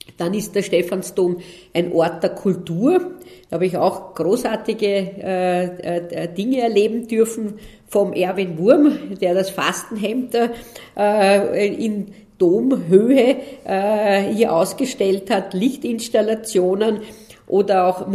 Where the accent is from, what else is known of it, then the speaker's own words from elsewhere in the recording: Vienna, Austria; Ich bin Wienerin. Damit ist er für mich einmal das Wahrzeichen meiner Heimatstadt.